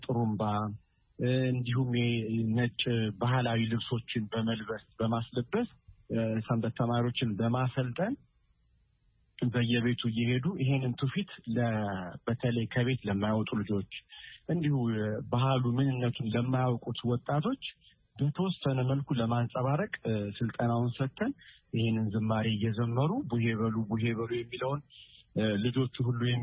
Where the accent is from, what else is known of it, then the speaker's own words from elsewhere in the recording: Addis Ababa, Ethiopia; እንዳጋጣሚ እዚሁ አዲስ አበባ አካባቢ ነው የተወለድነው እና ያደግነውና